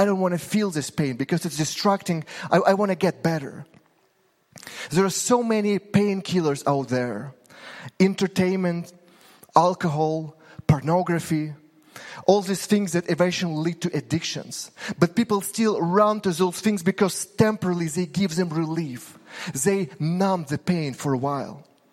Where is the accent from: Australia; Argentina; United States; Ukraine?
Ukraine; Growing up in Ukraine, I had to be strong.